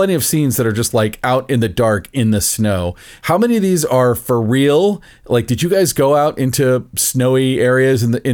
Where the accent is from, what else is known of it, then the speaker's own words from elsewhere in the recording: Florida, United States; I'm from Florida. Cold cuts right through me.